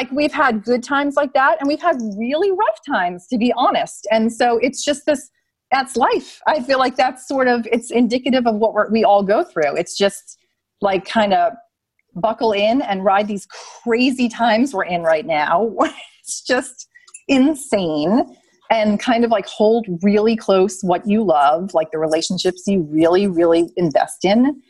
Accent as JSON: {"language": "English", "region": "New York", "country": "United States", "said": "I'm from New York. I worked in New York City."}